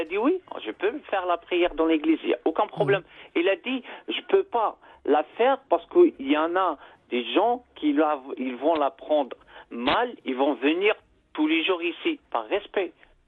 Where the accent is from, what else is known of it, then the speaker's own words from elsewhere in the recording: Algeria; moi, je suis un Algérien